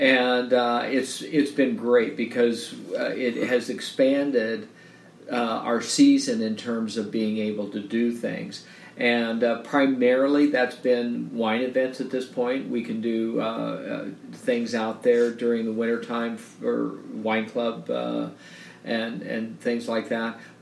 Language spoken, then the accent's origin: English; Iowa, United States; I grew up originally in Iowa in the Midwest